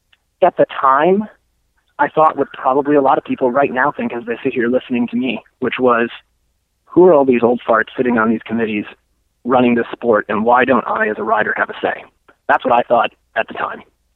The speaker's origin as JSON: {"language": "English", "town": "Milwaukee", "region": "Wisconsin", "country": "United States", "tie": "born or raised there", "said": "From a kid who was growing up in Milwaukee, Wisconsin"}